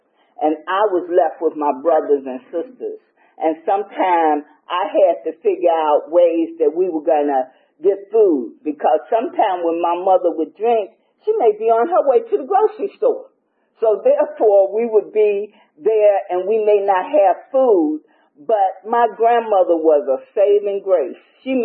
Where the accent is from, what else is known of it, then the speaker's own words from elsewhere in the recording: Chicago, Illinois, United States; born there; I was born in Chicago. And both my mother and my father were alcoholics.